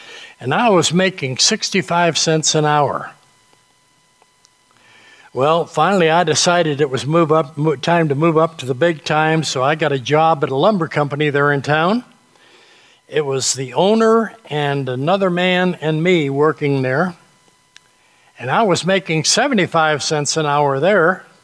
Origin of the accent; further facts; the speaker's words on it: New England, United States; And I grew up in New England, so they knew what it is up there.